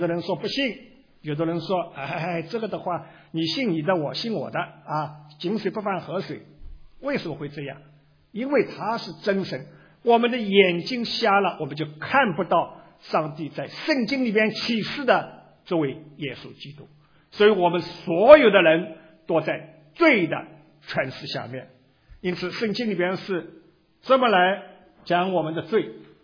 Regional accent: China; 是跟我们中国人讲罪是有不一样的含义在里边

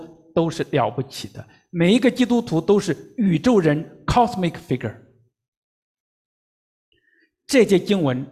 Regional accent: Henan, China; 尤其是在农村，我在河南长大

